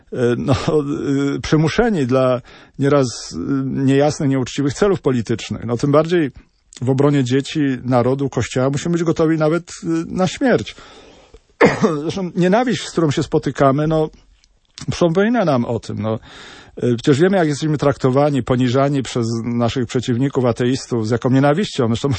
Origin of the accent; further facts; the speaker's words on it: Kraków, Lesser Poland, Poland; No, ja jestem z Krakowa, już tam nie zdążę z Torunia